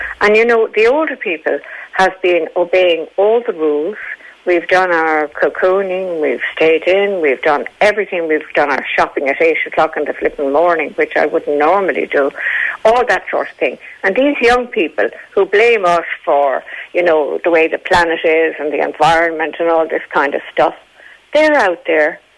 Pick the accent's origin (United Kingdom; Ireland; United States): Ireland; Dublin, Leinster; I said, I'm originally from Dublin.